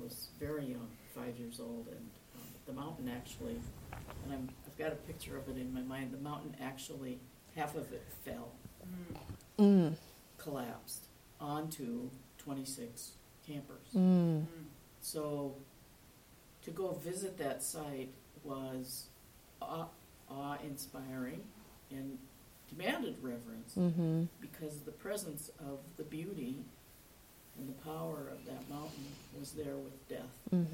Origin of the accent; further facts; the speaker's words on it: Montana, United States; I grew up near Yellowstone Park